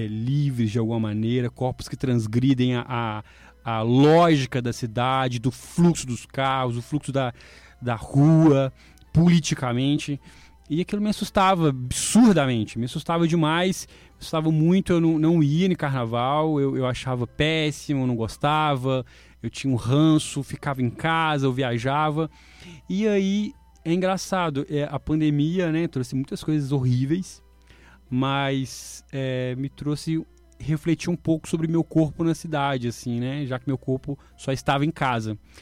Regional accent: Minas Gerais, Brazil; now in Belo Horizonte, Brazil; eu sou uma pessoa que vim do interior de Minas Gerais, da roça, trabalhava com café, tomate, milho, cuidava dos porcos, galinha ali com a minha avó, meu avô.

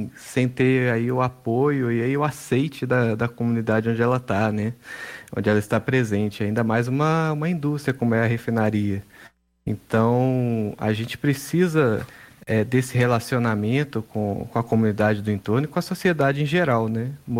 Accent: Minas Gerais, Brazil; Nós somos mineiros, né?

